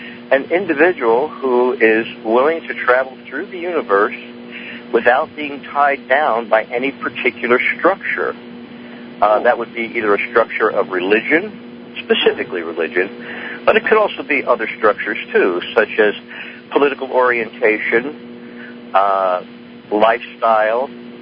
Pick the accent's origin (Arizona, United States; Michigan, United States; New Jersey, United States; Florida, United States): New Jersey, United States; Newark; born there; I was born in Newark, New Jersey